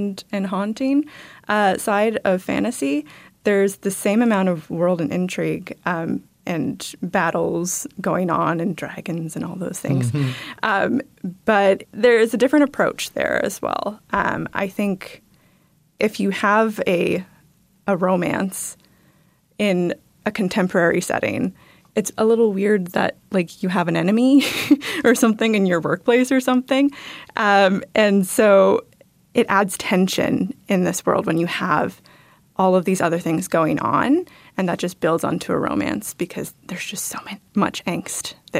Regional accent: Philippines; And also, as like a Filipino, resisting imperialism and like colonialism is in the DNA of our stories and the way that we tell those stories.

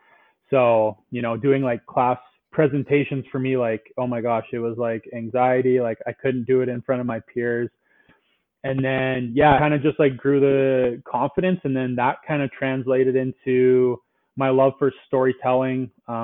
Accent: British Columbia, Canada; I grew up in the Okanagan Valley in BC, so I'm located in Kelowna.

